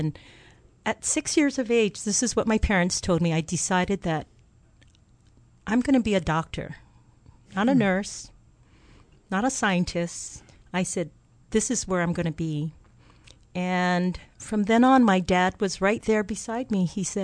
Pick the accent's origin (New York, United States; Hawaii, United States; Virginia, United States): Hawaii, United States; Makiki; I grew up in Makiki. My grandparents were from China. They lived with us. I lived in a multi-generational home.